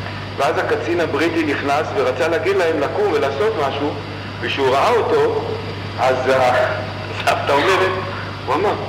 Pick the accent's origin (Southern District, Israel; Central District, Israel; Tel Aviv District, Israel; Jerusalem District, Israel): Jerusalem District, Israel; Jerusalem; אני ירושלמי, דור שישי בארץ, לא מתבייש, דור רביעי בירושלים.